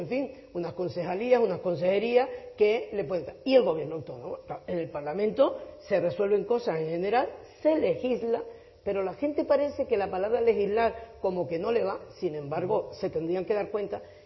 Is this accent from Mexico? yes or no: no; Canary Islands, Spain; soy canaria por los cuatro costados